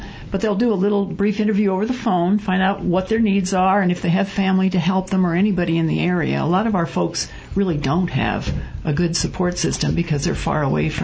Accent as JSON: {"language": "English", "town": "Philadelphia", "region": "Pennsylvania", "country": "United States", "lives_now": "Prescott, United States", "said": "I got involved shortly after I moved here. I came in from Philadelphia, so we... but I love Prescott, and I love this group of people."}